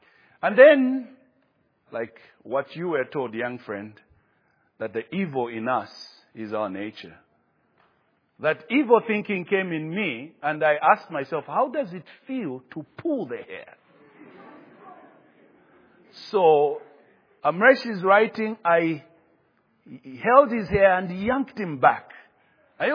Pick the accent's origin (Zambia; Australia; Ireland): Zambia; Kafue, Lusaka Province; We grew up in Kafue.